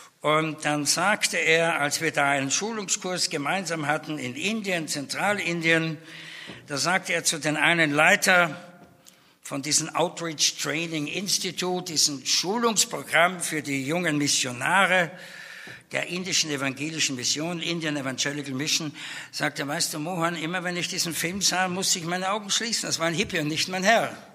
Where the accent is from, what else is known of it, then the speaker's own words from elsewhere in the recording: Vienna, Austria; nicht vom Taufstand, da war ich evangelisch, aber vom Erziehungswesen her aus dem Katholizismus in Wien, ja, aufgewachsen im Kindergarten, katholisch